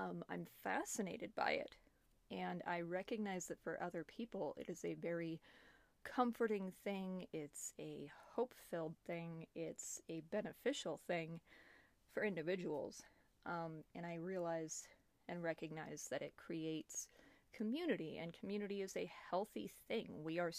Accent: United States; accent: American; I am an American, clearly, by my accent, if you couldn't tell.

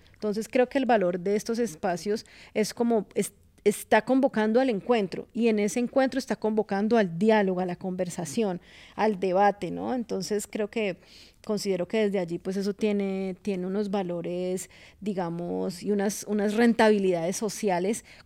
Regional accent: Cali, Valle del Cauca, Colombia; los derechos culturales de los ciudadanos que somos nosotros los caleños

